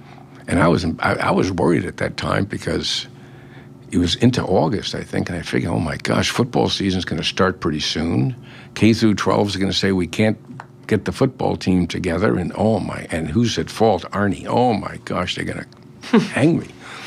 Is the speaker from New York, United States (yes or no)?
yes; Bronx, New York, United States; And this is where growing up in the Bronx, I think, paid handsome dividends.